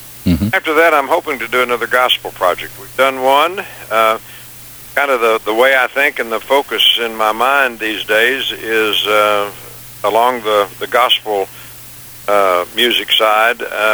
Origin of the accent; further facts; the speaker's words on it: Kentucky, United States; now in Tennessee, United States; We still have the farm I was raised on in Kentucky. And as you say, live on another here in Tennessee.